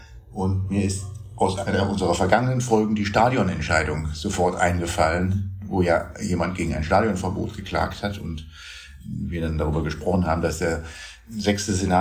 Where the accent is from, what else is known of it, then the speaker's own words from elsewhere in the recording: Berlin, Germany; jetzt muss ich mal wieder kurz den Berliner raushängen lassen, der mir als Berliner eher ein bisschen sehr fremd ist.